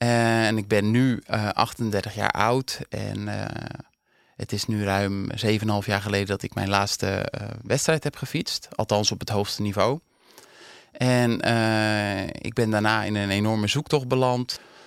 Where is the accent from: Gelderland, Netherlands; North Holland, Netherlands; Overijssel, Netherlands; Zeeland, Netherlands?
North Holland, Netherlands; Dirkshoorn; Ik ben opgegroeid in de Kop van Noord-Holland, in een klein plaatsje Dirkshoorn.